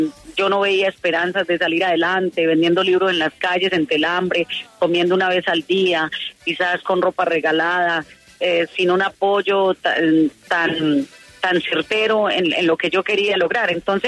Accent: Antioquia, Colombia; yo como buena paisa que hablo más que un perdido cuando aparece

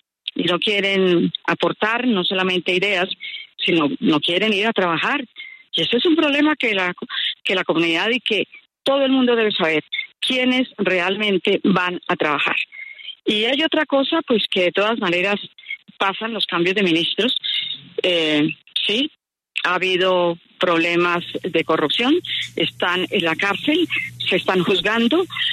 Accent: Putumayo, Colombia; Yo vengo de Putumayo, por ejemplo.

